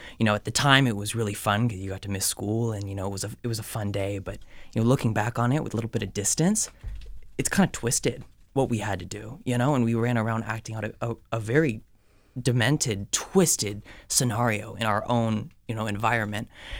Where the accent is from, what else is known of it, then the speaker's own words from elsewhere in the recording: Maple Valley, Washington, United States; Growing up in Maple Valley, my junior high participated with the local police department to have active shooter drills every year at our school.